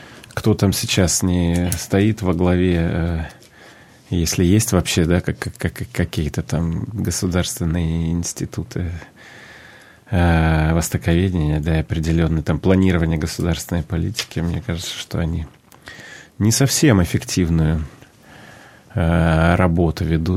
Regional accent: Vladivostok, Primorsky Krai, Russia; подкупающее сейчас как раз остается в родной стране, даже в родном городе, скажем, вот то, что происходит там с Владивостоком

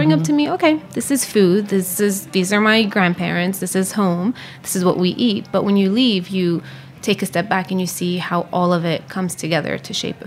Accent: Jerusalem, Jerusalem District, Israel; English is a second language; I was born there. My parents are actually not from Jerusalem. My mother is from the Triangle, which is in the center of the country, and she's a Muslim. My father is from the north, and he's a Christian.

